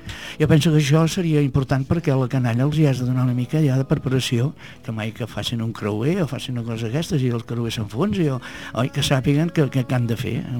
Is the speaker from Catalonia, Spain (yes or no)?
yes; Sant Sadurní d'Anoia, Catalonia, Spain; Perquè els que venim de Sant Sadurní al curt, és una altra cosa, no?